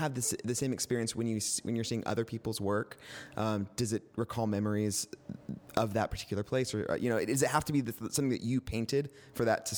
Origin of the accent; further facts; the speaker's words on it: Utah, United States; So I am from Utah. I come from Utah.